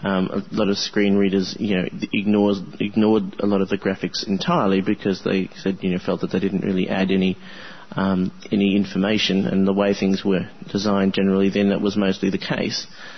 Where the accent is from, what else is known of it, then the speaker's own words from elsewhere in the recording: Australia; and I'm from Australia, so it's a bit of an international thing happening here